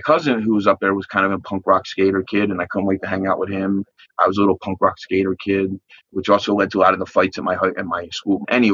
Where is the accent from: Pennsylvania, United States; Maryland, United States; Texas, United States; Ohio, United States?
Pennsylvania, United States; Philadelphia; And I grew up in South Philadelphia, like in a little Irish Catholic neighborhood where everybody knows your business. We're all related.